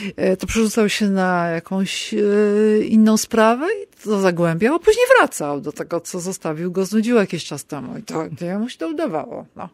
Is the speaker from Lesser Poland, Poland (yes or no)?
yes; Kraków, Lesser Poland, Poland; że jestem z Krakowa, ja tu się urodziłam, ja to miasto...